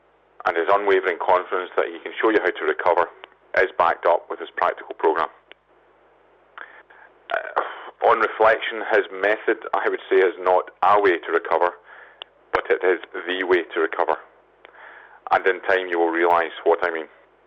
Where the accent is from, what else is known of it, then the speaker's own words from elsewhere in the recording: Glasgow, Scotland, United Kingdom; I'm from Glasgow in Scotland.